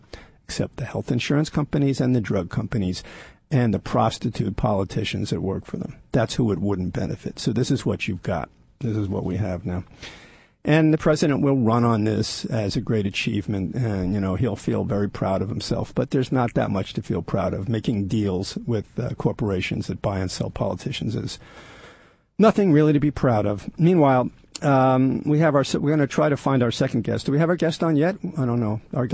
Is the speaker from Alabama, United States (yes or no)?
no; New York, United States; there's a certain amount of pride here. I'm a New Yorker.